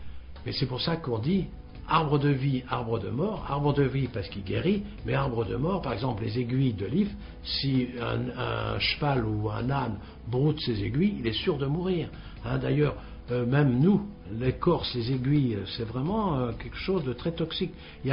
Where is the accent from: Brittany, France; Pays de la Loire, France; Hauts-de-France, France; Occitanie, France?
Brittany, France; je suis breton, donc je peux vous le dire